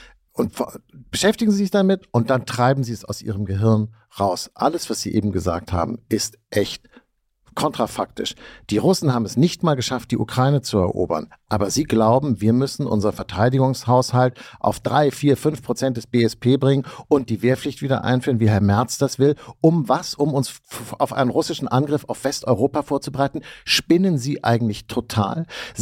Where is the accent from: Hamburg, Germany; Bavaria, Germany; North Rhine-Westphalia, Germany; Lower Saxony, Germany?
Hamburg, Germany; Ich bin ja auch ein Kind des Kalten Krieges, möchte ich mal sagen. Groß geworden in den 70er Jahren in Hamburg.